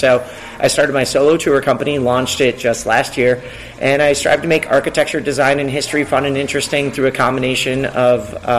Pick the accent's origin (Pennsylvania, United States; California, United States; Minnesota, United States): Minnesota, United States; also born or lived in Madison; now in Chicago, United States; I'm Midwest forever. I grew up outside of Minneapolis, Minnesota, went to college at the University of Wisconsin-Madison.